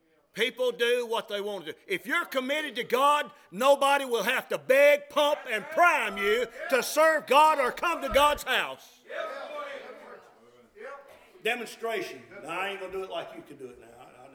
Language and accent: English; Greensboro, North Carolina, United States; Back when I was in the third grade, I was raised over in the Bessemer section of Greensboro.